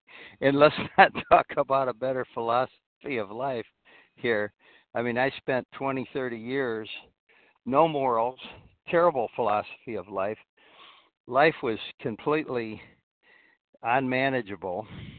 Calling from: Florida, United States; Well, I'm calling from Florida. Sunny Southwest Florida

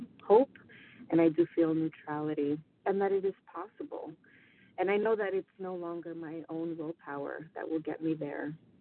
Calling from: Queens, New York, United States; I'm calling from Queens, New York.

